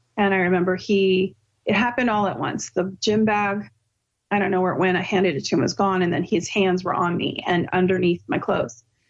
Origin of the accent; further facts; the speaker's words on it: West Coast, United States; I'm not from Delaware. I'm from West Coast.